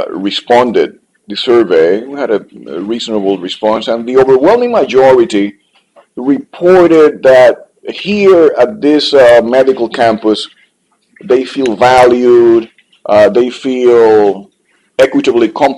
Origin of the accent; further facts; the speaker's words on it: Dominican Republic; English is a second language; moved away; I'm from the Dominican Republic.